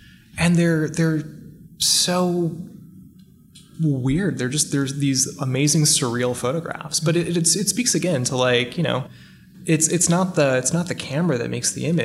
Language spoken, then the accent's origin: English; Minneapolis, Minnesota, United States; And Alex Soth, a Magnum photographer from my hometown, in Minneapolis, is up there as well for me.